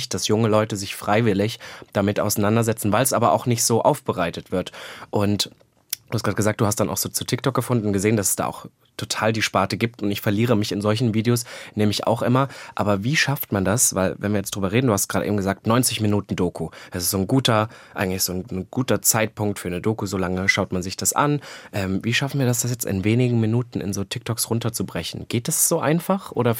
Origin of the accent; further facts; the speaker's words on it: Halle, Saxony-Anhalt, Germany; Weil ich komme aus Sachsen-Anhalt und ich komme aus Halle-Saale